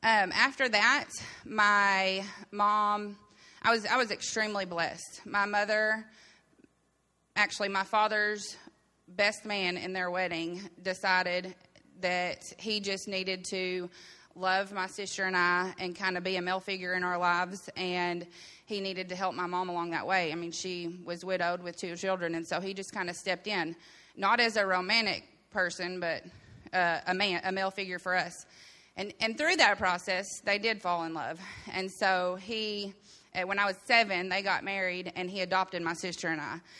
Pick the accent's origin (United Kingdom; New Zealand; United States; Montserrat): United States; Louisiana; born there; I was born in Louisiana.